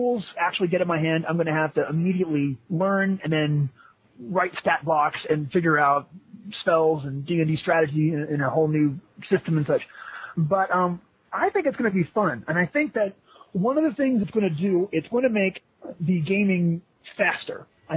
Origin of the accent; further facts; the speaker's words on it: New York, United States; I grew up in New York, so we're across town from each other and stuff.